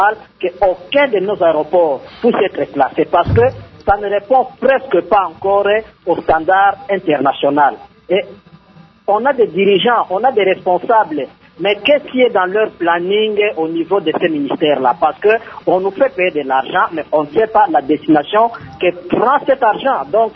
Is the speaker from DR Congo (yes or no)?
yes; Bandundu, DR Congo; Chez nous, en République démocratique du Congo, j'ai été dans ma province de Bandundu